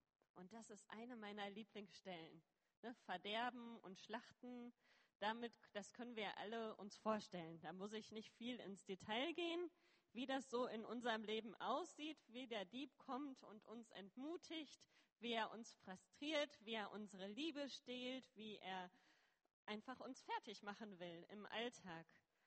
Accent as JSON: {"language": "German", "town": "Lüdenscheid", "region": "North Rhine-Westphalia", "country": "Germany", "moved": "as an adult", "lives_now": "India", "said": "ich komme ursprünglich aus dem Sauerland, aus Lüdenscheid und ich bin mit 19 nach Indien gegangen"}